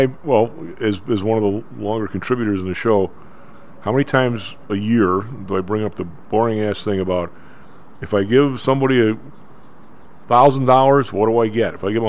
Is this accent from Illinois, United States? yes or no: yes; Illinois, United States; I'm from Illinois. I never knew the name.